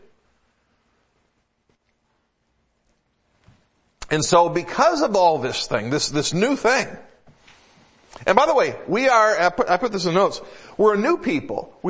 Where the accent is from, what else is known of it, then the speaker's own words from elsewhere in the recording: Detroit, Michigan, United States; I grew up in the Metro Detroit area.